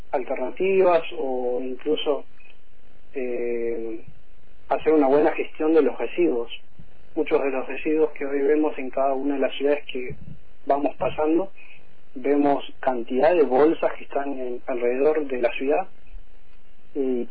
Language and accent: Spanish; General Roca, Río Negro, Argentina; Y sí, yo soy acá de General Roca y trabajo acá.